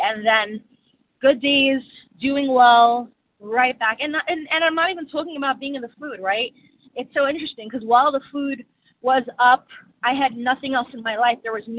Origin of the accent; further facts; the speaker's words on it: New York, United States; Good morning, everybody. … from New York, compulsive overeater, undereater, anorexic, and exercise bulimic.